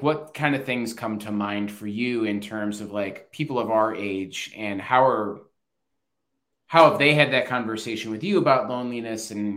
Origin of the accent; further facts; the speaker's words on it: Long Island, New York, United States; moved away as an adult; also born or lived in Pennsylvania / Virginia / North Carolina; since I moved away from Long Island in 2013, I've lived in Pennsylvania, Virginia, two different places in North Carolina now.